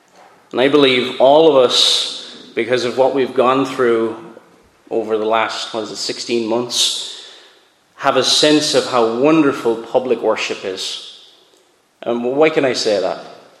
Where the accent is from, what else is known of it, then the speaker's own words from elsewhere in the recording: Cork, Munster, Ireland; I'm from the Republic of Ireland, I'm originally from Cork, myself